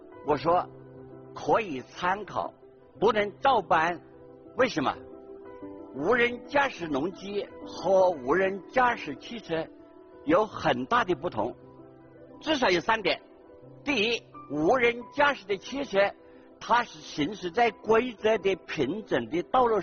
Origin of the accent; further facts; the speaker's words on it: Hunan, China; 我从小在湖南的农村中长大